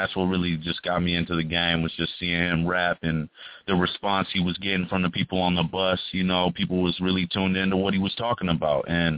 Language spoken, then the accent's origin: English; California, United States; Good. I'm from Marin County. It's in the Bay Area.